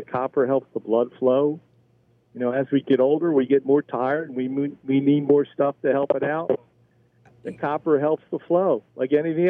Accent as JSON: {"language": "English", "region": "New Jersey", "country": "United States", "tie": "born or raised there", "said": "I was born and raised in New Jersey."}